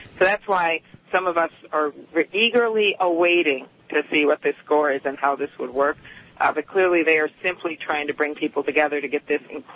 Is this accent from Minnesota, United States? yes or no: yes; Minnesota, United States; And I'm from Minnesota. The Canadians are right across the border, right?